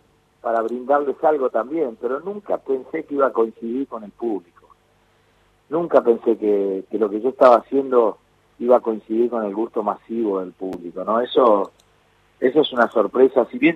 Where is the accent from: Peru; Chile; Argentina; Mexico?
Argentina; como somos los argentinos